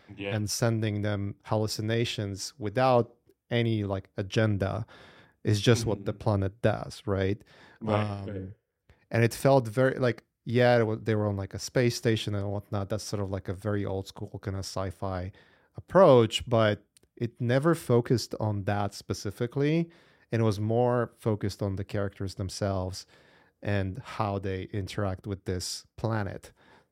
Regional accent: Poland; because I come from Poland. I was born in Poland.

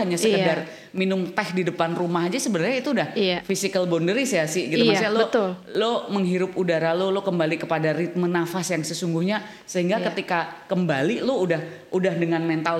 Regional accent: Jakarta, Indonesia; Dia akhirnya ya kita orang Jakarta deh, suruh tinggal di Ubud belum tentu bisa.

